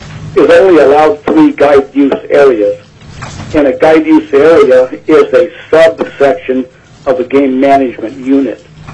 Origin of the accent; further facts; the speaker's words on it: Eagle River, Alaska, United States; I'm a registered slant master guide. I got my born and raised in Eagle River, lived in Chugiak until about 2007, then we moved up to Sutton.